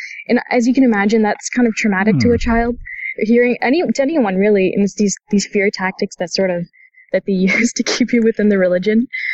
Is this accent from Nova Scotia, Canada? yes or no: no; Montreal, Quebec, Canada; moved away; also born or lived in Ontario; I was raised, I was born and raised in Montreal, and I came to Ontario